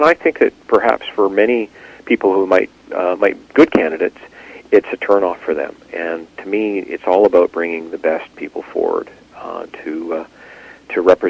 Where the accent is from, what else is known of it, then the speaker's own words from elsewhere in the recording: Vancouver, British Columbia, Canada; I've lived all over the city. I grew up in the Killarney area. I've lived in the West Side. I lived in Douglas Park, where I owned my first home, a townhome with my wife. We moved into Fraser, Fraser Street neighborhood